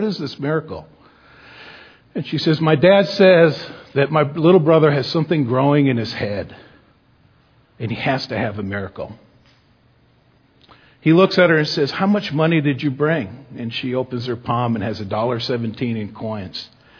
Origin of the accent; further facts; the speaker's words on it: Hartford, Connecticut, United States; also born or lived in Canada; You know, we immigrated to the United States when I was just a year old. We immigrated from Canada. We lived in a environment in Hartford, Connecticut, where everybody spoke French.